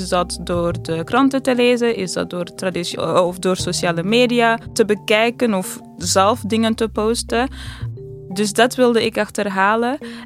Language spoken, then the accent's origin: Dutch; Amsterdam, North Holland, Netherlands; Rotterdam lijkt mij als Amsterdammer, leek Rotterdam mij interessanter.